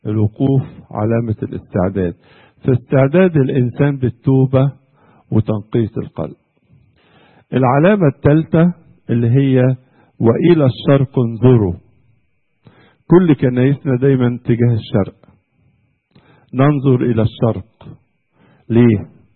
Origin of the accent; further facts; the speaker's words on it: Egypt; بلا شك عمل زي كده سبب فرح مش عندكم بس في استراليا، وكمان عندنا في مصر